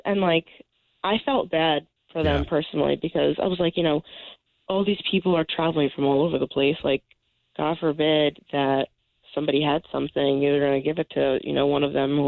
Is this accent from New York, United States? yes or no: yes; New York, United States; I could have gotten it from literally anywhere because I am from New York